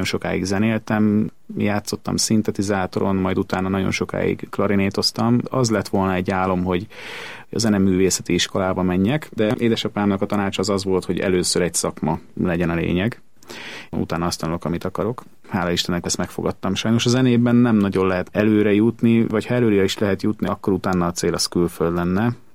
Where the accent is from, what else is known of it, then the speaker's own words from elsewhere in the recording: Budapest, Hungary; born there; Én 82. április 25-én születtem Budapesten, de a szülői ház az otthon van.